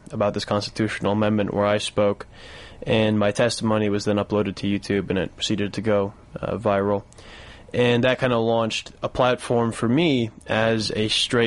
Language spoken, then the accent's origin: English; Iowa City, Iowa, United States; also born or lived in Wisconsin; So I was raised by a lesbian couple in the Midwest. I was born in Wisconsin, but have spent most of my life living in Iowa City, Iowa.